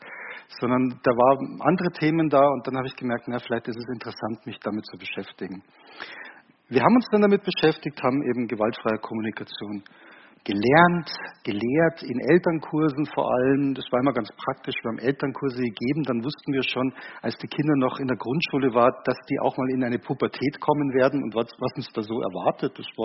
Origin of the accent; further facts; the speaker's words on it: Munich, Bavaria, Germany; Ja, ich komme aus München, aus der Nähe von München.